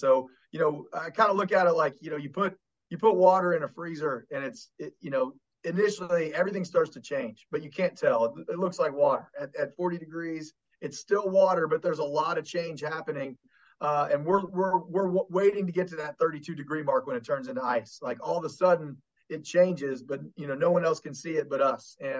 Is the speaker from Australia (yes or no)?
no; West Virginia, United States; And this is my hometown, so I grew up here. And there's so many people connected to West Virginia State in the Kanawha Valley, which is, like I said, my hometown, my area.